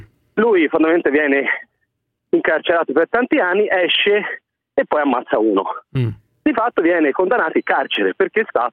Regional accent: Florence, Tuscany, Italy; Dicevo, a parte sono da Firenze, comunque.

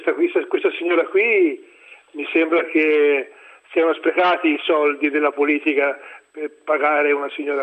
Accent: Montecatini Terme, Tuscany, Italy; Innanzitutto lo pongo al mio paese, qui a Montecatini.

